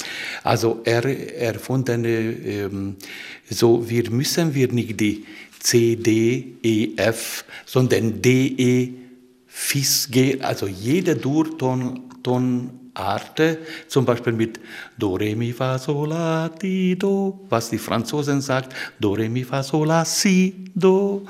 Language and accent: German; Kecskemét, Bács-Kiskun, Hungary; German is a second language; Also diese Stadt, meine Geburtsstadt, erst einmal liegt zwischen Budapest und Szeged.